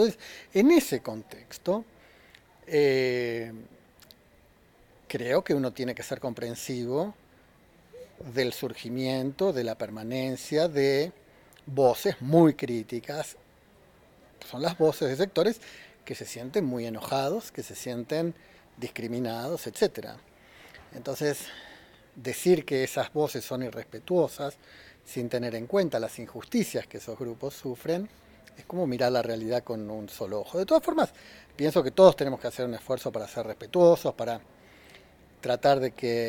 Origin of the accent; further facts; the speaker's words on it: Argentina; Es el caso, por ejemplo, en mi país, en la Argentina.